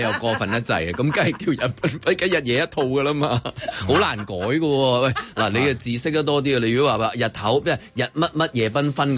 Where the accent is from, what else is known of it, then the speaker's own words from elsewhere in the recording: Guangdong, China; 我哋广东人形容咗佢系哇 ，Star Wars 嗰支激光